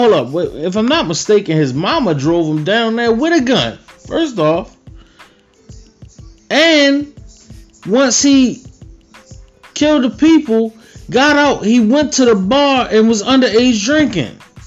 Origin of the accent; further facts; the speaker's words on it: Baltimore, Maryland, United States; if this was Kyle Jenkins from, I don't know, 33rd Street, as I'm from Baltimore.